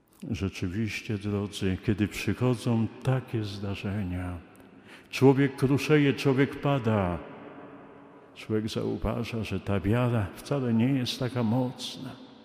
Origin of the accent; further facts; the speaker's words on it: Warsaw, Masovian Voivodeship, Poland; Pamiętam koleżankę z klasy w Warszawie, pochodzę z Warszawy.